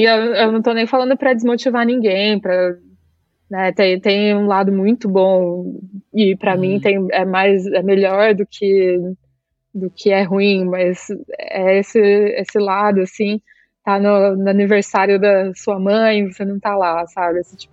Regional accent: Guarulhos, São Paulo, Brazil; now in Switzerland; Eu sou de São Paulo, sou de Guarulhos, sei lá. Difícil falar outra coisa. Se alguém me pergunta de onde eu sou, vai sair Brasil, com certeza.

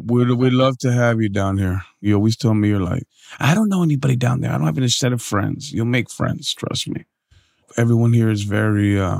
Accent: New York City, New York, United States; And that just shows how neat growing up in New York City was, right, Mom?

